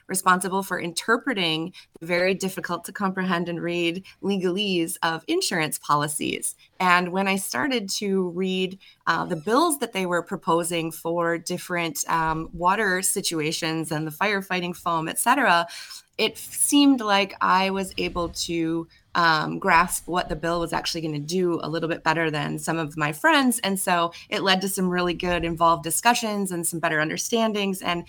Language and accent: English; Peshtigo, Wisconsin, United States; when a hailstorm hit my hometown, or just outside my hometown here in Peshtigo, I actually started at my own roof repair company